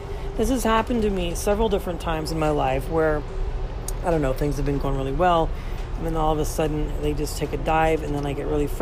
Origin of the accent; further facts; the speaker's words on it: California, United States; I am on the train coming from San Jose to my hometown in the Bay